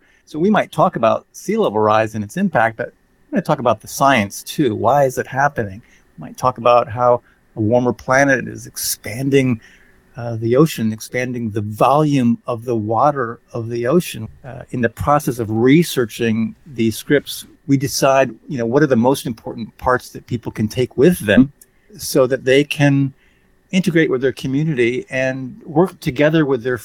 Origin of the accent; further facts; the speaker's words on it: Sarasota, Florida, United States; I grew up on the Gulf of Mexico in Sarasota, Florida, and it influenced me in ways that I can't even completely understand